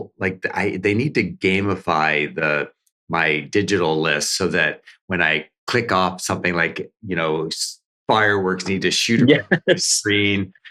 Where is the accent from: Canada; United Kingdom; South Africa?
Canada; now in Jacksonville, United States; And as a Canadian, it's like I never want to go back to the weather that they're experiencing right now.